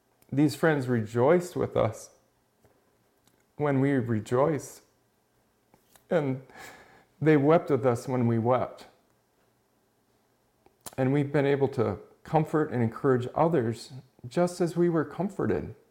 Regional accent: Wisconsin, United States; now in Green Valley, United States; You know, most of us who live here aren't native Arizonans. I'm from Wisconsin. Go Packers.

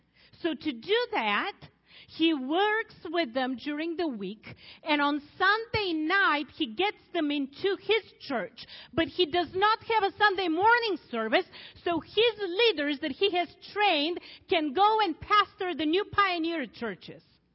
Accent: Bulgaria; moved away; we are originally from Bulgaria. We grew under the communist regime, and we left as the Berlin Wall fell down

